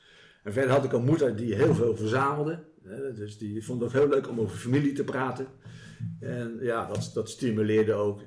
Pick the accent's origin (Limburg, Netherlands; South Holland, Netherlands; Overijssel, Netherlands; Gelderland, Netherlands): South Holland, Netherlands; Voorburg; Ik ben geboren in Voorburg, wat in mijn jeugd nog een dorp was, onder de rook van Den Haag. En mijn vader was daar veehandelaar. Dus ik ben opgegroeid tussen de koeien, de schapen en de varkens.